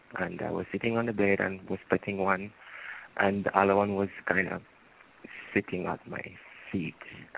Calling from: Jamaica; I'm calling from Jamaica.

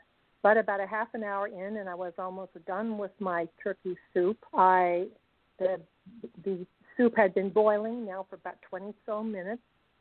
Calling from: Pentwater, Michigan, United States; I'm from Pentwater, Michigan.

